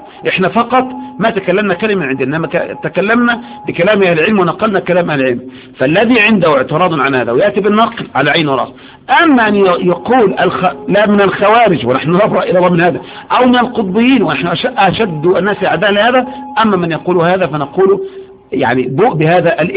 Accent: Egypt; فضل على الواقع عندنا في مصر

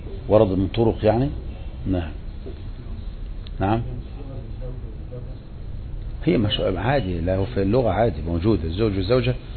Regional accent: Egypt; عندنا في مصر لا عندنا الدعاء

